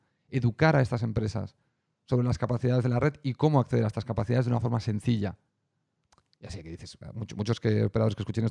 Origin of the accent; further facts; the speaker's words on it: Spain; yo soy de España y cuando yo era niño aquí había solo dos canales de televisión.